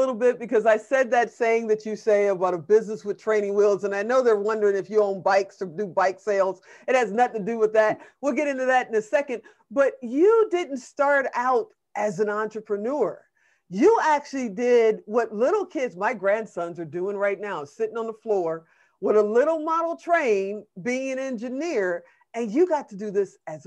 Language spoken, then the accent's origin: English; Chicago, Illinois, United States; I mean, I'm originally from Chicago, and yep. Chicago has changed and changed and changed over the years.